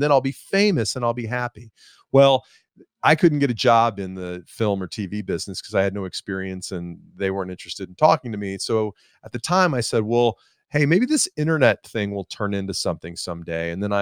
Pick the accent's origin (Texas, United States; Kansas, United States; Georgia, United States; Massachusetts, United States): Georgia, United States; Atlanta; Yeah, well, I'm from Atlanta and I live in Atlanta now.